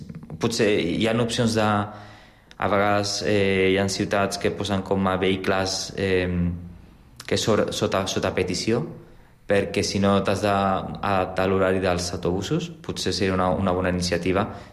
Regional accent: Gavà, Catalonia, Spain; now in Castelldefels, Spain; jo, el meu municipi d'origen és Gavà, que està al costat de Castelldefels, i estic acostumat a poblacions per sobre dels 50.000 habitants.

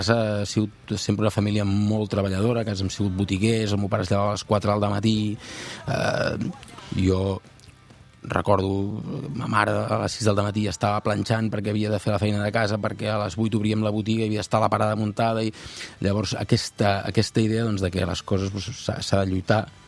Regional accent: Sant Joan Despí, Catalonia, Spain; also born or lived in Molins de Rei; néixer a Molins de Rei, a la clínica del Sacre Cor de Molins de Rei, que és on naixíem tots els nens de la meva època de la comarca, perquè és on hi havia la clínica, però bueno, soc de Sant Joan d'Espí, la família vivia allà a Sant Joan d'Espí

